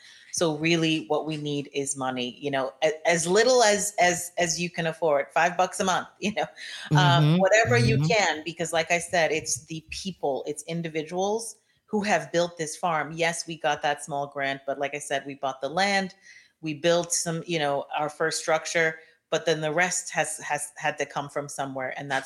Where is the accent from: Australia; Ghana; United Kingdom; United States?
Ghana; Because I'm from Ghana, and I have people there still.